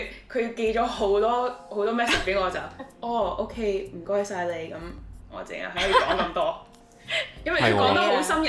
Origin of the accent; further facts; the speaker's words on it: Toronto, Ontario, Canada; 但係我喺多倫多長大就不一樣咯，唔同紐約嗰個咁嘅大城市的生活不一樣。